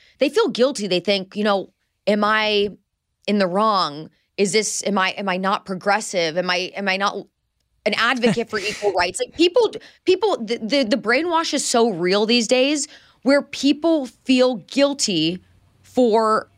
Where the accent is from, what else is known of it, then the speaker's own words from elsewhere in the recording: Indianapolis, Indiana, United States; I had been a local sports anchor in Indianapolis, my hometown, the 2 years prior.